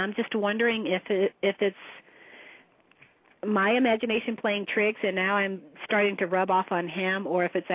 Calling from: Alabama, United States; I'm calling from Alabama.

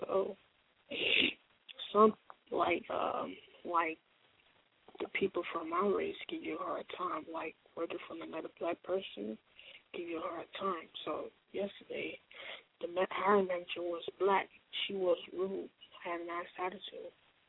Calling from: Orlando, Florida, United States; I'm calling from Orlando, Florida.

